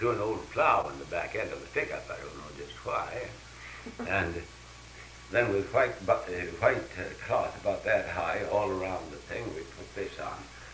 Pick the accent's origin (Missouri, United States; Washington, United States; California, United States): Missouri, United States; Joplin; we were supposed to have in my hometown, Joplin, we were supposed to have Red Cross, was to serve us dinner.